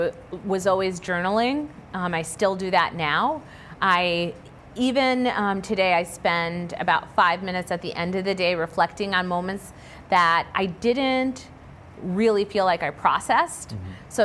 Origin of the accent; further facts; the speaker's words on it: Springfield, Massachusetts, United States; I love Springfield. I still live there. So I'm talking from a place of experience and knowing.